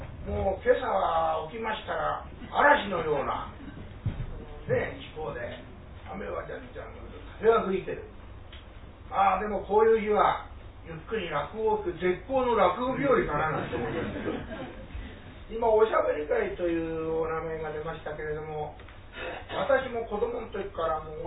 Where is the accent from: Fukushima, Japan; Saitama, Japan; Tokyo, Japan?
Saitama, Japan; Wako; 私もね、地元埼玉県の和光市っていうところから来たんですけれども